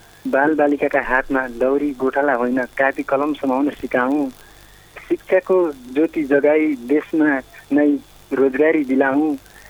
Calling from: Chaukune, Karnali Province, Nepal; हजुर चौकुनी गाउँपालिका 8 दिल्ली बाँसलाई

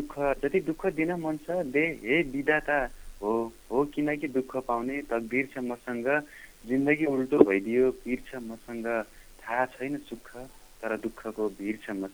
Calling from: Khajura, Lumbini Province, Nepal; म चाहिँ खजुरादेखि

